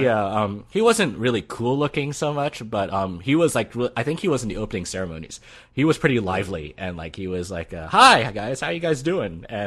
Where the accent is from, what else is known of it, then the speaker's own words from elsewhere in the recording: Tennessee, United States; You know, I actually grew up in the South. I spent 10 years in the South.